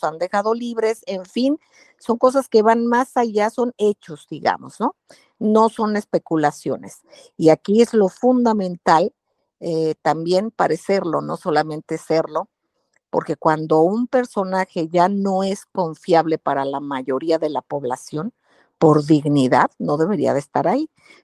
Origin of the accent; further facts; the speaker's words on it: Mexico; Pues aquí hay que plantearnos como mexicanos en este plan C, al que apoyamos muchos mexicanos, la inmensa mayoría